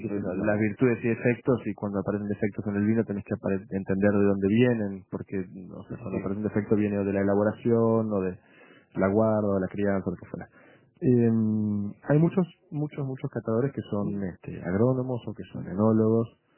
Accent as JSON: {"language": "Spanish", "country": "Argentina", "tie": "born there", "also_born_or_lived": "Denmark", "said": "Yo nací en Argentina, pero soy descendiente de dinamarqueses. Mi padre tiene pasaporte dinamarqués, yo lo tengo. Viví ahí un tiempo."}